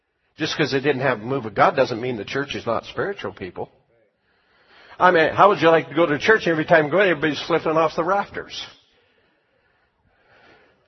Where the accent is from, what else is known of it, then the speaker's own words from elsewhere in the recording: Washington, United States; So, where are you guys from? We're from Washington State. Oh, you travel that far? I meant Washington State, not D.C.